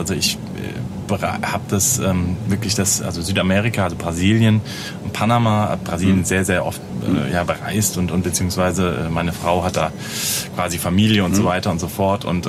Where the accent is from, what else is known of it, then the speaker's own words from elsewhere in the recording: Wiesbaden, Hesse, Germany; Hier aus Wiesbaden, Frankfurt. Also Rhein-Main-Gebiet.